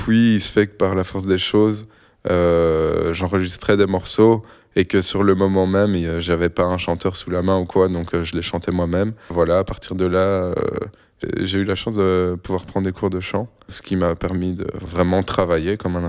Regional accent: Charleroi, Wallonia, Belgium; je viens de Charleroi. Je suis d'origine italienne, j'ai de la nationalité italienne. J'ai grandi dans une famille de musiciens.

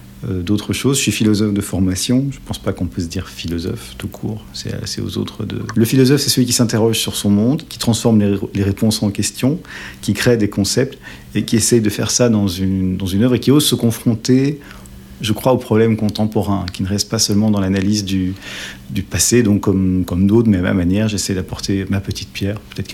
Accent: Brussels, Brussels-Capital Region, Belgium; born there; Je suis né ici, à Bruxelles, ville que j'aime beaucoup.

